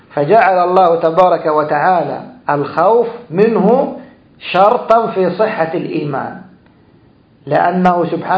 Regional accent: Egypt; الناس عندنا في مصر قديما لما كانوا يرون ثعبانا كبيرا

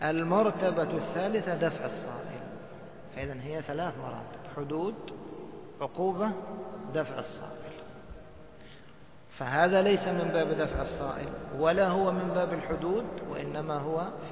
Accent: Egypt; موصدا يعني مثل ما بنسميه عندنا في مصر متوارب

